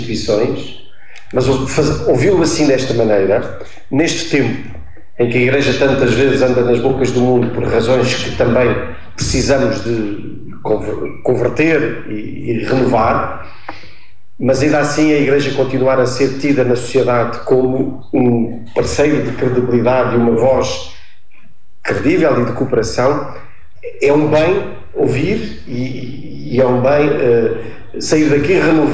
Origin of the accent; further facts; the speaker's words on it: Lisbon, Portugal; eu que venho de Lisboa, isto toca-me profundamente